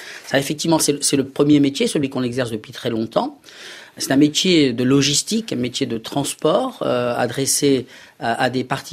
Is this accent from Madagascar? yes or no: no; Tunisia; also born or lived in Strasbourg / Paris; now in France; une vie absolument admirable avec des générations de ma famille qui étaient dans ce pays. Et donc nous avons quitté la Tunisie pour aller nous installer à Strasbourg puis à Paris.